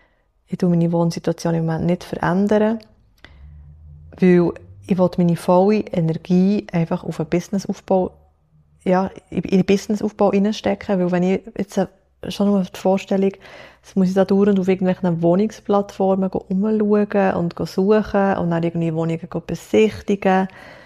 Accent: Switzerland; die Schweiz ist meine Heimat. Die Schweiz ist, ja, ist mein Zuhause, meine Familie ist hier in der Schweiz, meine, oder nicht alle, aber viele von meinen engen Freunden sind hier in der Schweiz.

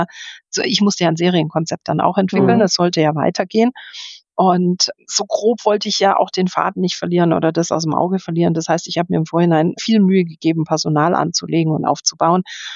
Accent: Southern Germany, Germany; Und jetzt komme ich zwar eigentlich aus Süddeutschland, kenne den Norden aber relativ gut

